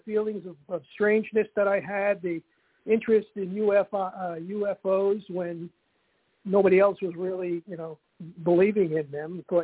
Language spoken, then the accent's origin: English; New Jersey, United States; born there; I was born in North Jersey. I live now in Central Jersey, actually at the Jersey Shore, and I've been living here for 40 years.